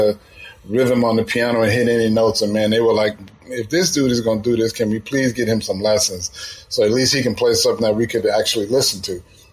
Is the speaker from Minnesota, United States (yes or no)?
no; New Orleans, Louisiana, United States; when I was a kid, man, I grew up in a household where there was music everywhere.